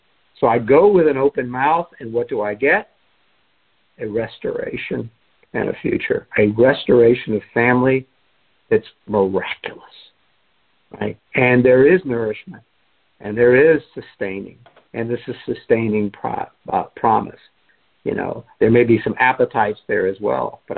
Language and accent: English; United States; because I'm an American, and I have some privilege.